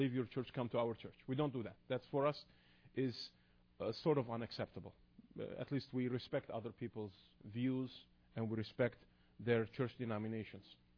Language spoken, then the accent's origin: English; Kuwait City, Kuwait; moved away as an adult; now in United States; I was born in Kuwait City, in 1968. And after 19 years of getting, of course, my primary education, I came to the United States.